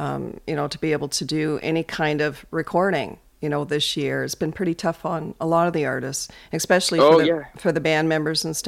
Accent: Toronto, Ontario, Canada; now in Huron County, Canada; I come from Toronto.

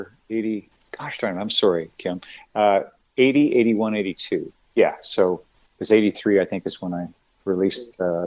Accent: Hanover, Ontario, Canada; I grew up in Hanover. And so I'm about to go off to college to study broadcasting, going to Kitchener.

